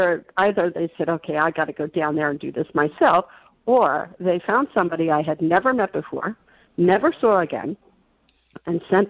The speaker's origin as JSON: {"language": "English", "region": "England", "country": "United Kingdom", "said": "I'd been out the night before. I'm English."}